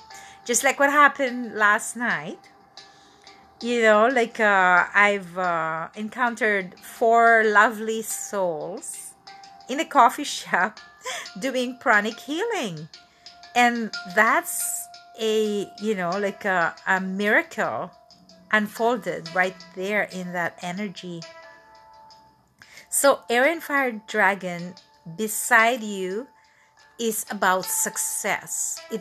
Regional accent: Manila, Metro Manila, Philippines; His master is actually from Manila, Philippines. So the founder of this pranic group is from my hometown.

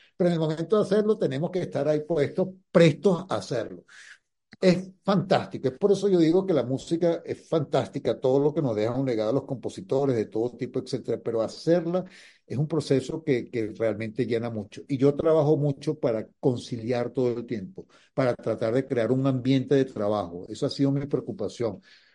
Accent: Barquisimeto, Lara, Venezuela; born there; moved away; also born or lived in Caracas, Venezuela; las raíces fueron en Venezuela. Y si bien nací en Barquisimeto, Caracas significó mucho para mí

